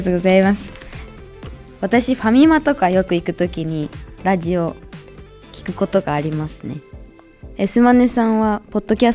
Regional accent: Kanagawa, Japan; born there; also born or lived in Tokyo / Ibaraki / Hyogo; 生まれたのは神奈川県の病院なんですけど、2週間ぐらいで東京に引っ越したり。

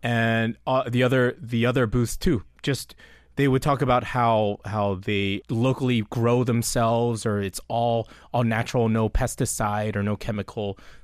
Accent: United States; So I grew up in the States, right? And I grew up on root beer.

